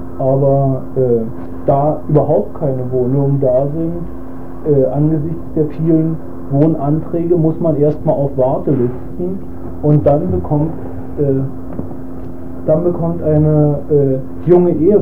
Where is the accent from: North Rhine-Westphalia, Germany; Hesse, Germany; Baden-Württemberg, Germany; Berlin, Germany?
Berlin, Germany; Ich bin aus Berlin und habe früher in Ost-Berlin gewohnt und wohne jetzt in West-Berlin.